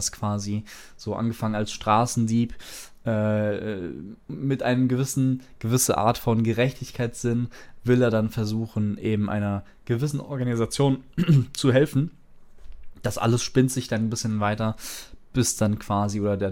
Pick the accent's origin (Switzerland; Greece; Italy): Greece; Fand ich dann auch natürlich als Grieche ziemlich cool, dann da durchs alte Griechenland zu stolzieren.